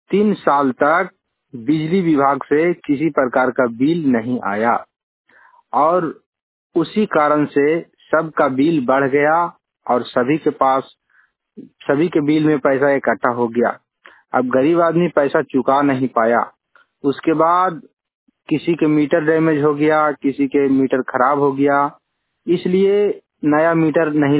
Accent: Bodh Gaya, Bihar, India; ग्राम नीमा टोला Chaura post हथियार थाना बोधगया के निवासी हैं।

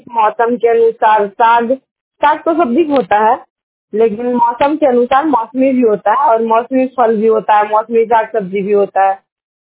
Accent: Nawada, Bihar, India; और मैं नवादा डिस्ट्रिक्ट से बिलोंग करती हूँ

